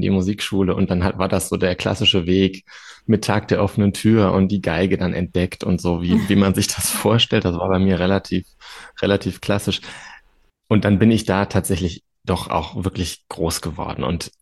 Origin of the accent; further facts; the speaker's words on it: Wuppertal, North Rhine-Westphalia, Germany; in der Bergischen Musikschule in Wuppertal, bin ich ja irgendwie groß geworden. Das war auch meine Musikschule, das ist meine Heimat.